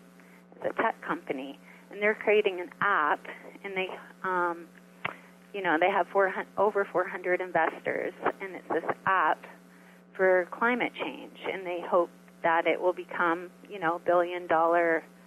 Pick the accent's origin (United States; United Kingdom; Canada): Canada; I mean, I'm Canadian, so I'm not.